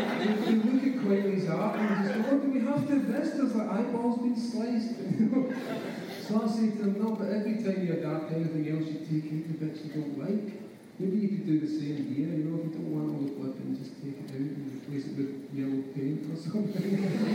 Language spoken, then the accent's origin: English; Scotland, United Kingdom; It kind of is because we're both Scottish.